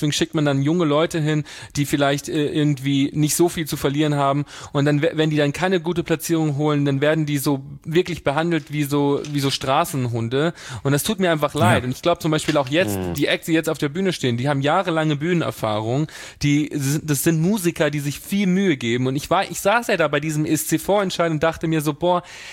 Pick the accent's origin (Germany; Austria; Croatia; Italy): Italy; ich bin ja Italiener